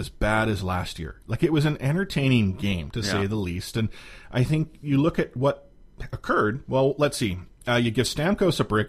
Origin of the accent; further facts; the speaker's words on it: Canada; being a Canadian where you can't smoke anywhere except your own house these days.